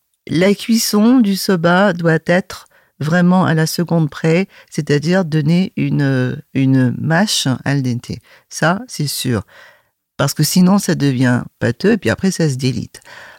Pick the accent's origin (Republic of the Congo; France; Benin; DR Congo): France; Et moi, comme j'ai grandi en France, j'ai l'habitude de mâcher, de mastiquer.